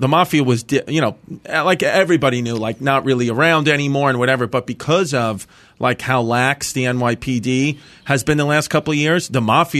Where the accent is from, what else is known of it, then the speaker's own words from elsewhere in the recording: Brooklyn, New York, United States; now in Staten Island, United States; I'm from New York, yeah. I'm from Brooklyn, but I live on Staten Island now. I moved. I went over that bridge.